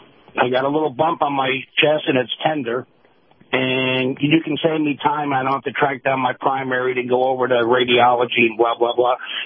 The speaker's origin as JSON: {"language": "English", "region": "New Jersey", "country": "United States", "tie": "born or raised there", "said": "Biden with the comment he got up in Jersey, and that's my home state, too."}